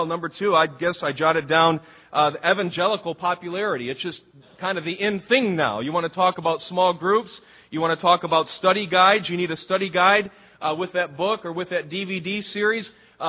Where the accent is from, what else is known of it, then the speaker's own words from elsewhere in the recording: Detroit, Michigan, United States; I'm from Detroit, okay? My favorite team's the Lions